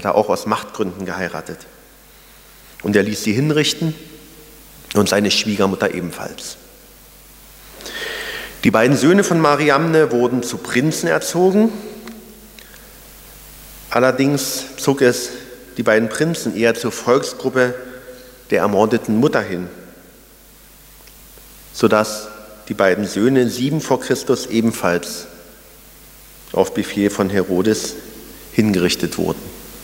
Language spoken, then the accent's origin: German; East Germany, Germany; Ich bin in der DDR groß geworden.